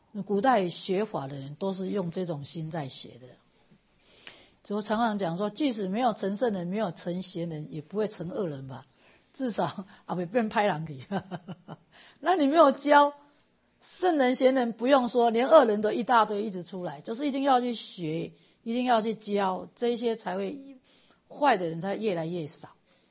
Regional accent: Taiwan; 因为我们台湾里头每一个人都心性非常善良

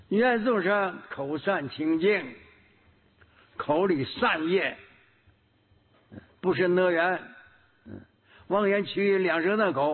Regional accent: Northeast China, China; 我们东北人，东北的水土不好，牙齿都是黄的

